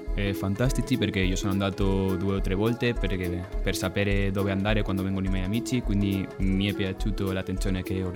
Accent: Valencia, Valencian Community, Spain; Italian is a second language; now in Cagliari, Italy; Vengo di Valencia.

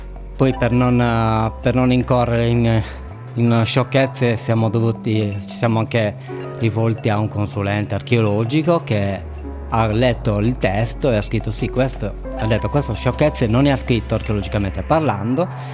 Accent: Sardinia, Italy; quando sono tornato poi in Sardegna, l'amore per la mia terra mi ha portato a leggere tanto, a scoprire le mie radici

